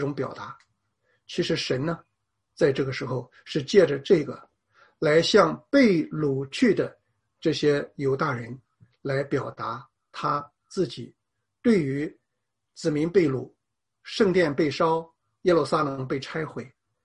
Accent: China; 我们中国人有一句话啊，叫做出离愤怒，脱离悲伤啊

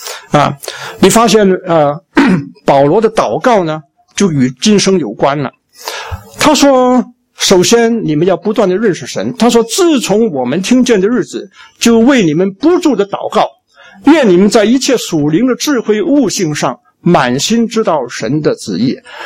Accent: China; 我们中国人有一个问题，就是说我们做很多事情都为了讨人的喜悦

